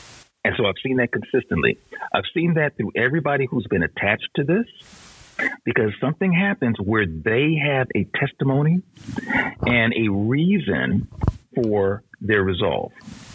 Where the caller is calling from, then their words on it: Lakewood, Washington, United States; So I am tapping in from Lakewood, Washington, and witnessing from day one.